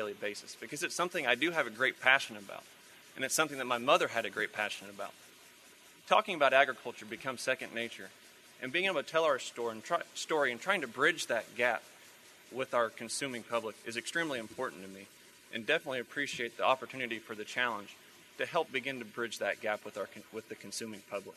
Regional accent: Illinois, United States; I grew up in Douglas County, Illinois, with my parents raising grain and livestock.

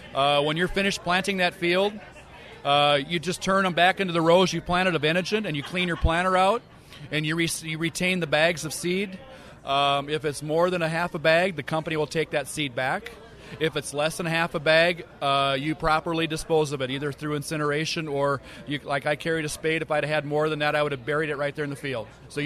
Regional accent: Woden, Iowa, United States; I'm from Woden, Iowa.

